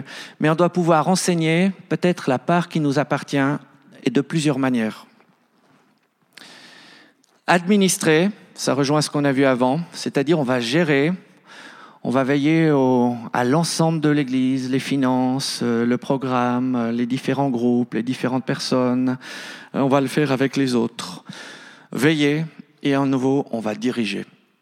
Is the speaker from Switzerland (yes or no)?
yes; Switzerland; Je pense qu'en tant que Suisse, on doit veiller à ça.